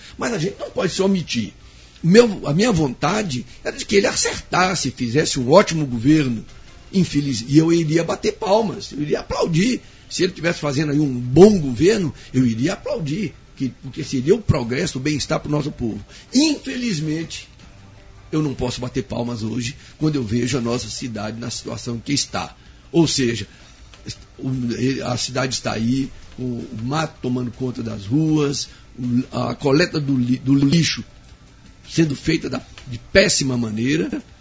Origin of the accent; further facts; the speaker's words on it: Poções, Bahia, Brazil; Eu resido aqui na nossa cidade, onde nasci, né? Uhum. Moro aqui, trabalho aqui